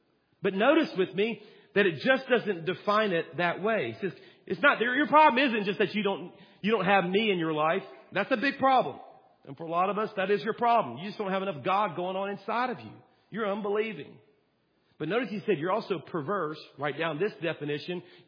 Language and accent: English; Louisiana, United States; I'm from Louisiana, so I just took it outside.